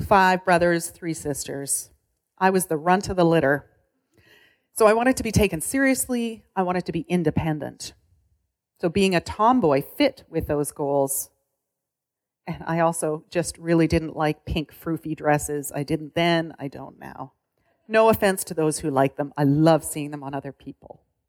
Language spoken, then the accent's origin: English; Saskatoon, Saskatchewan, Canada; was growing up in Saskatoon, I was what you call a tomboy